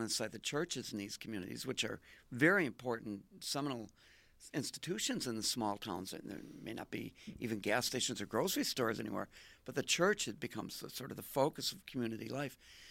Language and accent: English; Marshfield, Wisconsin, United States; I did grow up in small town, as I know you did, in the Midwest. I grew up in Marshfield, Wisconsin, where farm culture was still in the 1970s